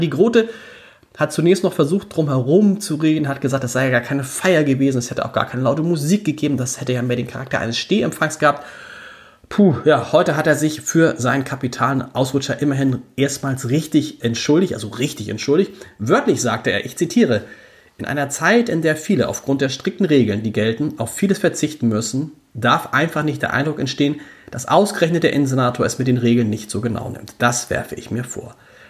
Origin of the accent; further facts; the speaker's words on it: Hamburg, Germany; Und daran hält man sich als Hamburgerin natürlich.